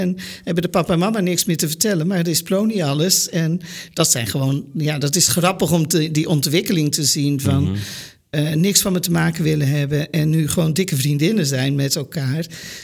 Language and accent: Dutch; Netherlands; Want daar kunnen wij als Nederlander ook nog heel veel van leren.